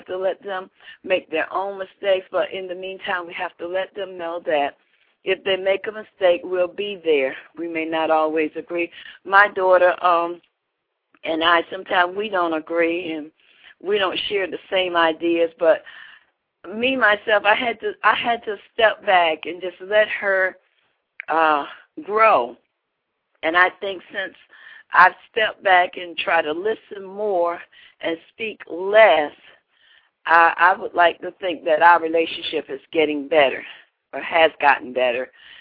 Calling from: Atlanta, Georgia, United States; I'm calling from Atlanta.

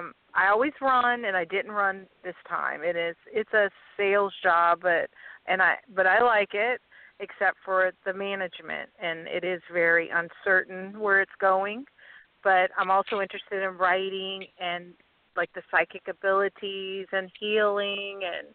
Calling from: Louisiana, United States; I'm calling from Louisiana.

